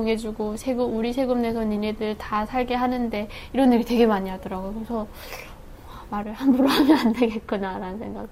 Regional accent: Musan, North Hamgyong, North Korea; now in South Korea; 무산이겠네요.

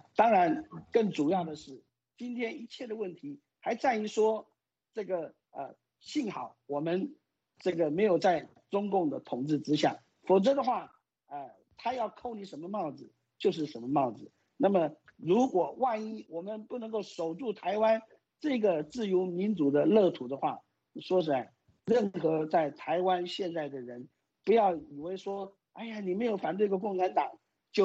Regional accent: Ruijin, Jiangxi, China; 成立在我的老家江西的瑞金

